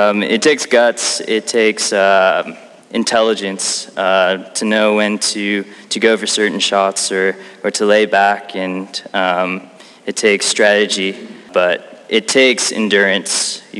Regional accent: Chicago, Illinois, United States; It would mean everything. Coming from Chicago, you know

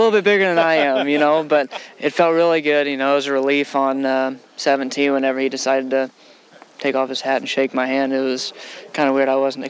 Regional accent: Evansville, Indiana, United States; If it wasn't for the city of Evansville and the support I have back at home, this wouldn't be possible.

